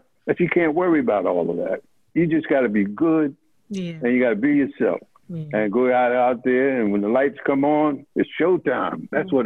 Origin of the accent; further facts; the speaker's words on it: Philadelphia, Pennsylvania, United States; You know, I was born and raised there in South Philly, and it feels good.